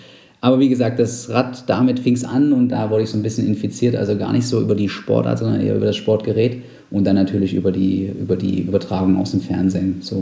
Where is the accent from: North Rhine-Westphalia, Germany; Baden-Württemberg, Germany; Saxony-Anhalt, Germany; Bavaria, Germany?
Saxony-Anhalt, Germany; ich komme aus Sachsen-Anhalt ursprünglich